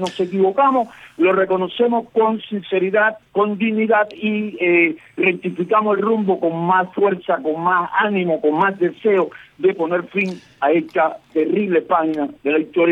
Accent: Cuba

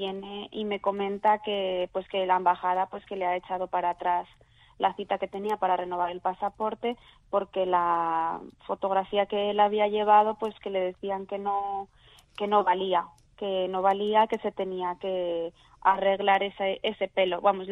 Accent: Spain

